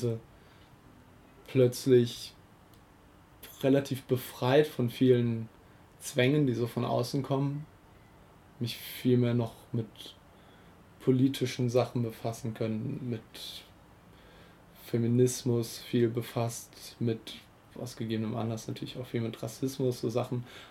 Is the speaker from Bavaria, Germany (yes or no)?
no; Cologne, North Rhine-Westphalia, Germany; Ich bin in Köln groß geworden, wo die auch alle groß geworden sind. Und tatsächlich so richtig im gleichen Viertel, hier in Köln-Sülz, so im Südwesten.